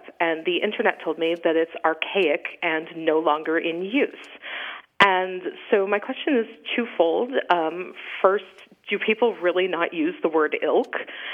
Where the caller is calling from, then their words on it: Vergennes, Vermont, United States; I'm calling from Vergennes, Vermont.